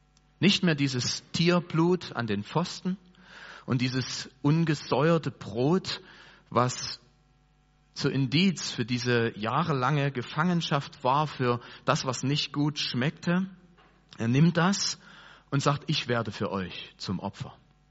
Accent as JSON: {"language": "German", "country": "Germany", "said": "wir sind ja Deutsche."}